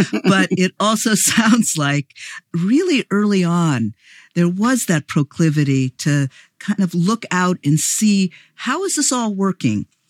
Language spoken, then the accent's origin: English; New Orleans, Louisiana, United States; also born or lived in Chicago; I grew up in New Orleans, and my parents moved to Chicago. But whenever we'd go down to New Orleans, I would see exactly the kind of things that you describe.